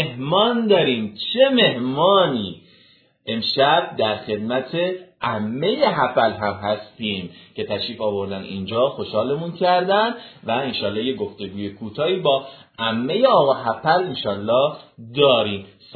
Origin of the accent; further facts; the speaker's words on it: Shiraz, Fars, Iran; بچه ها میدونن من بوشهری هستم، ولی بزرگ شده شیران.